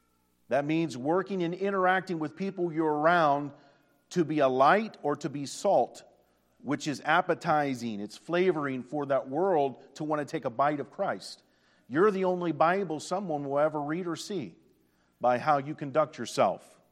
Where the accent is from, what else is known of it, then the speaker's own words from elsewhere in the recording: United States; born there; I thank God that I was born in America. I could have been born in many different other countries, but I was born here.